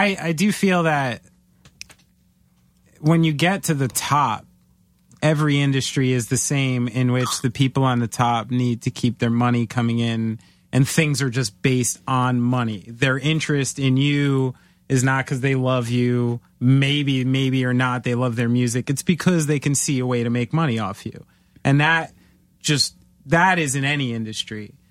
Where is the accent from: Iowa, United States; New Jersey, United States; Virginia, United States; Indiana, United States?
New Jersey, United States; I'm a Jew from New Jersey.